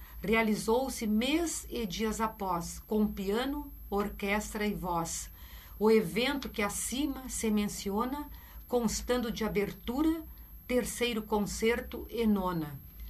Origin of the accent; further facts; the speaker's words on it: Rio Grande, Rio Grande do Sul, Brazil; Eu era de Rio Grande, né? Eu sou de Rio Grande, do interior do estado